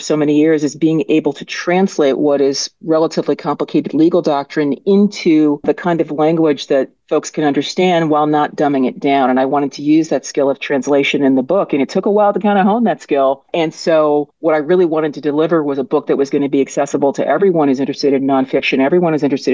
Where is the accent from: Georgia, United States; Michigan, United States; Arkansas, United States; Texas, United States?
Michigan, United States; Detroit; I grew up in Palmer Woods, right close to the 8 mile line, just over the border from Ferndale. I grew up going to the state fair when the state fair used to be across Woodward Avenue. That's where I lived for the majority of my life till I went to college.